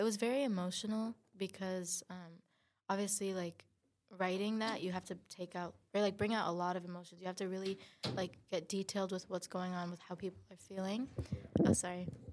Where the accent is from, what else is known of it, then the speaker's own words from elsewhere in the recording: Brooklyn, New York, United States; born there; now in Chicago, United States; I was born in Brooklyn, but I live in like the Chicago suburbs. But I'm kind of like in this process of moving here.